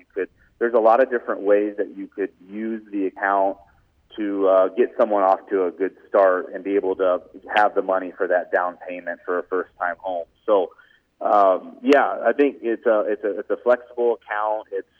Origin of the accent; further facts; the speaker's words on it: Fremont, United States; I went to college in Alabama and we got married there. We moved back to my hometown in Fremont.